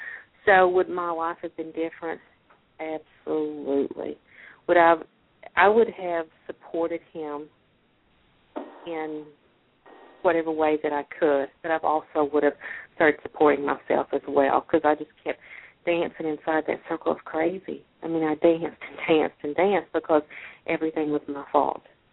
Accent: Kentucky, United States; even though I'm from Kentucky, and contrary to a lot of belief, I don't feel like I'm a person that is prejudiced or homophobic.

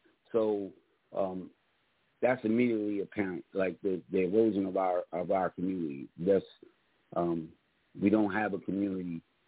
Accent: Philadelphia, Pennsylvania, United States; growing up in North Philadelphia, it was almost like a rite of passage to, you know, use profanity.

